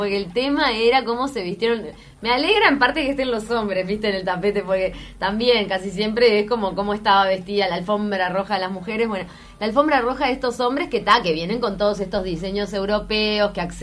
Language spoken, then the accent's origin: Spanish; Uruguay; Así somos los uruguayos